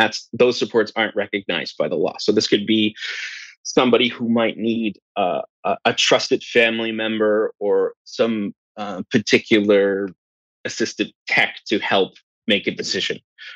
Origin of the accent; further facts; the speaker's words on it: New Brunswick, Canada; I'm like, do I say anything? I'm like, I'm from New Brunswick.